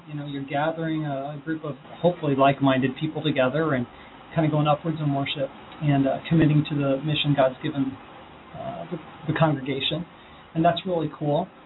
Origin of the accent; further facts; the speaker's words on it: Omaha, Nebraska, United States; I'm from Omaha, Nebraska originally, so I'm a Husker fan.